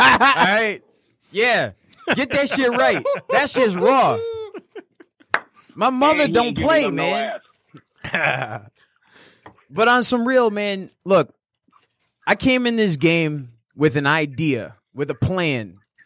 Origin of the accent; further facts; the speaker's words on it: Detroit, Michigan, United States; I came from Detroit, born and raised.